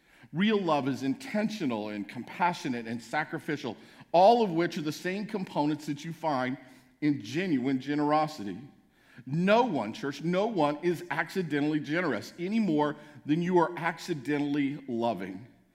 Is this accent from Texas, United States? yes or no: yes; El Paso, Texas, United States; Growing up in El Paso, we would have called that a mutt